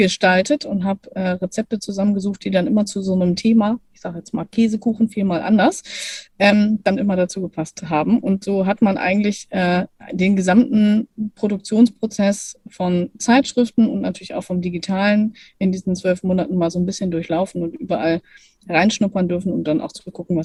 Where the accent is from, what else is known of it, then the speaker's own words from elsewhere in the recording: Lower Saxony, Germany; Also ich komme oder bin aufgewachsen in Lüneburger Heide